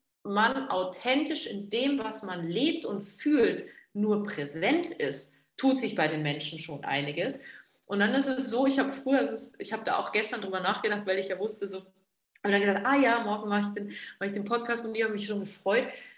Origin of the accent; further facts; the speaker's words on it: Bavaria, Germany; born there; ich muss mich mal daran erinnern, weil ich bin ja in Bayern geboren, da sagt man der Butter.